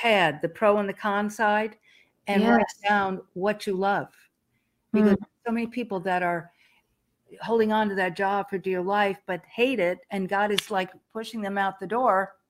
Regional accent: New York, United States; I grew up near New York City, and so all of that was very. Much part of my life, my DNA, but I never pursued it.

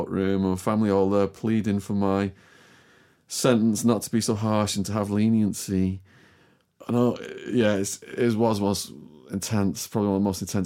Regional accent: Widnes, North West England, United Kingdom; I joined some adults chess club in Widnes in my hometown.

